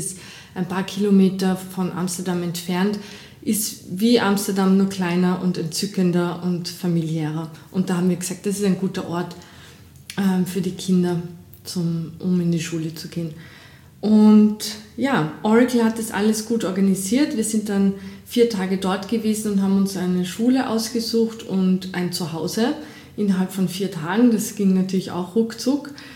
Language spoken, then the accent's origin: German; Salzburg, Austria; Ich bin im Pinzgau aufgewachsen, bin Halbfranzösin.